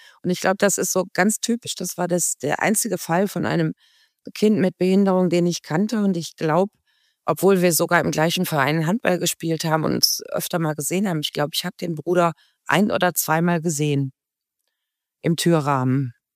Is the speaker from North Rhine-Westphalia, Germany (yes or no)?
yes; Essen, North Rhine-Westphalia, Germany; born there; Also ich bin gebürtige Essenerin, mit meinen Eltern dann aber irgendwann in die Peripherie gezogen und dieses Schulzentrum war tatsächlich in der Stadt Ratingen.